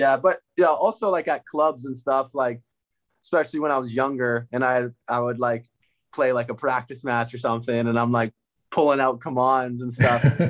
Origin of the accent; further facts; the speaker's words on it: Canada; now in United States; I'm Canadian. I've been living in Florida, so I've gotten soft.